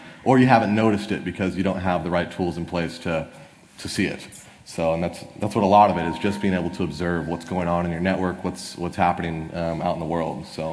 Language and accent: English; Las Vegas, Nevada, United States; I'm from Las Vegas, and that's my logo.